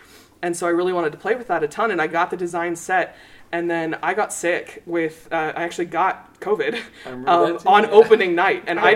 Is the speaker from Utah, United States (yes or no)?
no; Carlsbad, New Mexico, United States; moved away as an adult; now in Lubbock, United States; I'm originally from Carlsbad, New Mexico. And I moved to Lubbock to go to college.